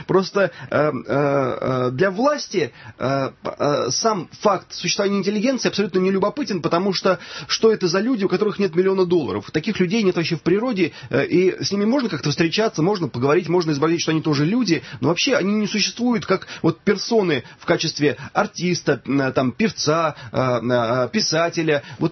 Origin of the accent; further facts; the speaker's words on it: Ryazan Oblast, Russia; born there; now in Nizhny Novgorod, Russia; сам-то я родился в Рязанской области, другие мои предки из Липецкой губернии, живу я в Нижнем Новгороде. Все-таки я человек из такой, из провинции.